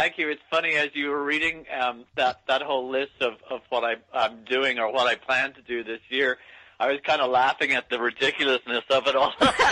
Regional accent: Ireland; moved away as an adult; now in San Francisco, United States; So I had a childhood and adolescence and early adulthood of being sick a lot, but being Irish and young and foolish, I also smoked

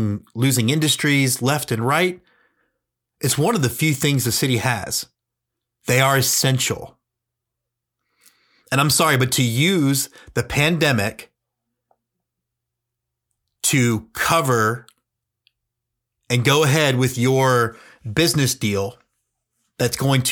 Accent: Texas, United States; My home state Corpus Christi Hooks have a whole week planned called Spirit Week.

